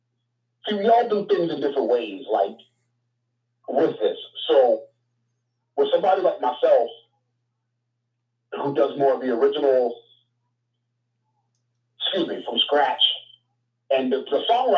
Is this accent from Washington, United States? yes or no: no; Queens, New York, United States; Man, I'm from Queens, man. So, shout out to New York.